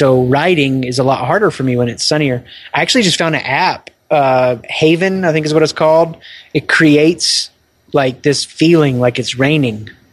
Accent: the South, United States; now in Columbus, United States; And so I grew up in the South. I took the sunny days for granted. I live in Columbus, Ohio.

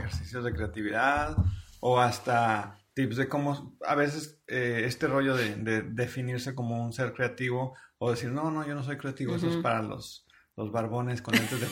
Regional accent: Mexico; sobre todo si somos mexicanos.

